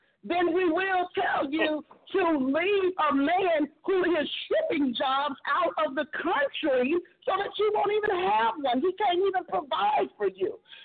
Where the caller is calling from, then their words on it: St. Louis, Missouri, United States; I'm calling from St. Louis.